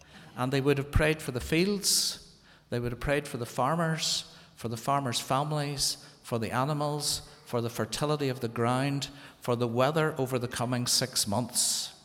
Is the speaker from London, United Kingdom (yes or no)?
no; Dundonald, Northern Ireland, United Kingdom; I'm just from along the carriageway. And I grew up in Dundonald, so this is all very, very much like home.